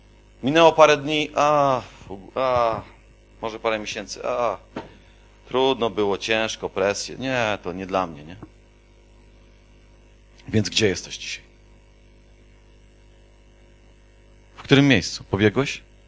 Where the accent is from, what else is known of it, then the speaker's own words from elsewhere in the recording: Świdnik, Lublin Voivodeship, Poland; Jesteśmy Polakami, ze Świdnika głównie, tak? Ze Świdnika